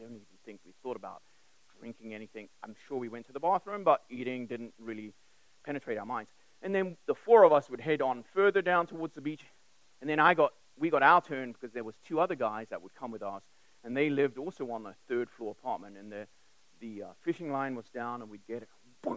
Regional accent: Durban, KwaZulu-Natal, South Africa; also born or lived in England; I grew up in Durban, South Africa. I was born in England, but I grew up in South Africa

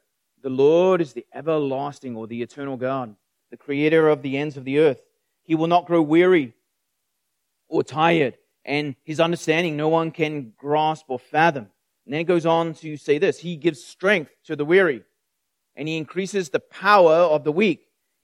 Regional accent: South Africa; first language English; really good English, being from South Africa as your second language. I'm like, yeah, it's actually my first language, so thank you.

